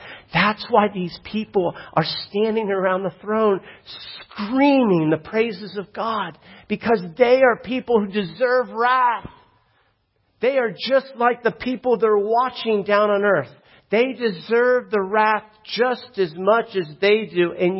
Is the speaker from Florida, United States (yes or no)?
yes; Florida, United States; I'm from Florida. You guys know that.